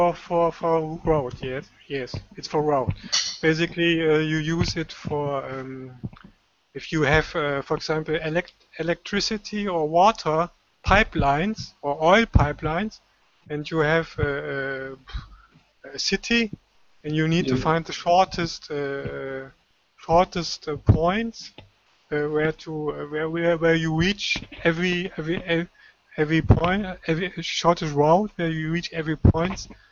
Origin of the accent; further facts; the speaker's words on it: Belgium; born there; English is a second language; also born or lived in Germany / France; Yes, I was born in Belgium, Europe. And I lived in Germany and in France.